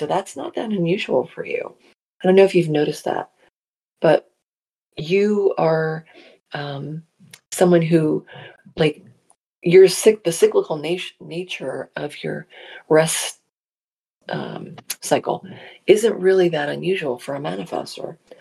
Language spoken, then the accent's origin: English; New Jersey, United States; accent: Jersey; I revert back to my Jersey accent.